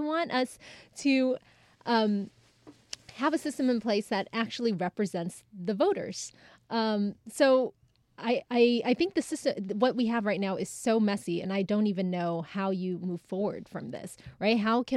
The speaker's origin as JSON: {"language": "English", "region": "California", "country": "United States", "said": "You know, what Texas has done, and, you know, I'm from California. I'm a Democrat."}